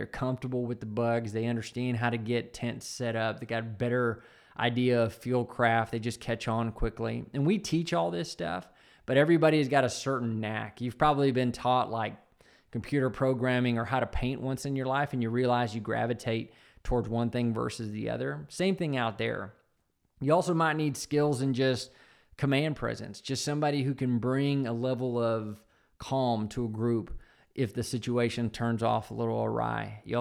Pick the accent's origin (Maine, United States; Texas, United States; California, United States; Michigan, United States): Texas, United States; I'm a Texan, and I'll tell you, I'm proud of how big our state is.